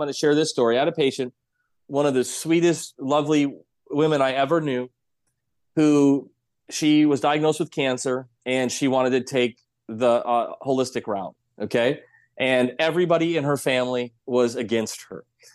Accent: South Dakota, United States; When I went back and practiced my first practice in South Dakota, it was in my hometown.

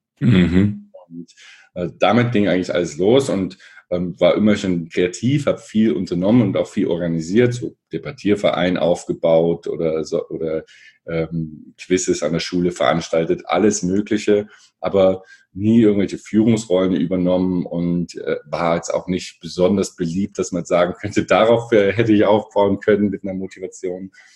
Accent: Erfurt, Thuringia, Germany; ich komme aus Erfurt, bin mit meinem Bruder da zusammen aufgewachsen, er ist 4 Jahre älter.

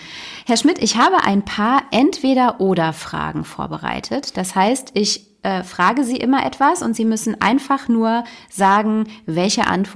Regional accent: Düsseldorf, North Rhine-Westphalia, Germany; born there; Ich bin in Düsseldorf geboren.

